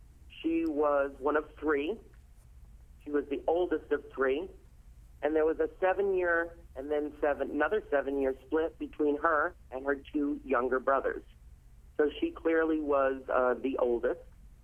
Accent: Rhode Island, United States; also born or lived in Albany; I grew up, actually, I was born in Albany, New York. But I grew up just outside of Providence, Rhode Island.

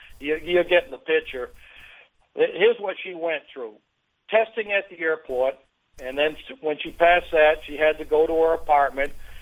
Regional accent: United States; now in Hong Kong; Well, I'm an American Hong Kong expat, and I'm stuck here in the U.S. right now. I can't get back home to my wife in Wan Chai.

